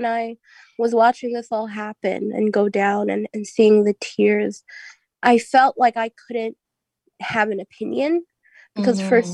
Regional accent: United States; I'm the first on my feet, you know, as like I'm American too, I promise.

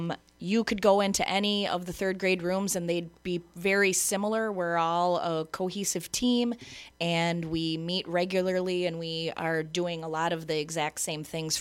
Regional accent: Beaver Dam, Wisconsin, United States; I'm not originally from this area. I'm originally from Beaver Dam, and met my husband and decided to move to Muscadet.

